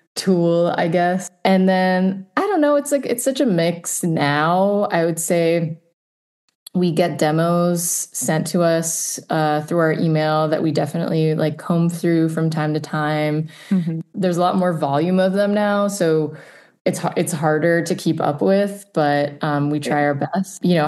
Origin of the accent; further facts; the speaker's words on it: Miami, Florida, United States; now in New York, United States; Especially because I grew up in Miami where every second or third person is Cuban. There's such a big Cuban community there.